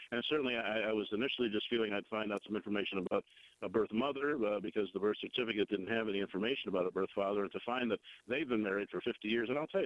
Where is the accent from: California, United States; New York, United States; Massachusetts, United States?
California, United States; Los Angeles; you guys know I grew up in Los Angeles